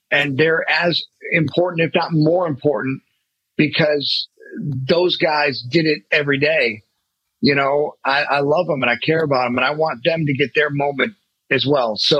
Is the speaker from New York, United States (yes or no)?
yes; Buffalo, New York, United States; I'm from Buffalo. We have snow all the time.